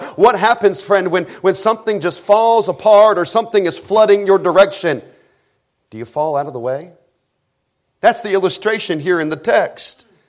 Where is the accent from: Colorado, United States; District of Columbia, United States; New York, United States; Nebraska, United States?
Nebraska, United States; I'm from Nebraska, it happens all the time.